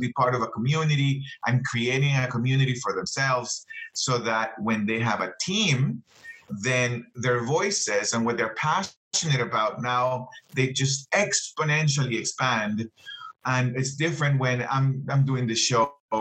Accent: Colombia; also born or lived in Belize; I'm originally from Colombia. And I grew up, that was my formative years. And I also lived in Belize for a while.

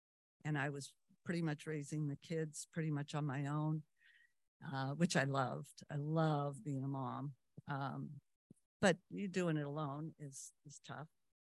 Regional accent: Berkeley, California, United States; now in Danville, United States; I'm from Danville. Thank you for letting me come and do this. I'll talk about how it was, what happened, and how it is now. I grew up in a large family right near here in Berkeley, a large Irish Catholic family

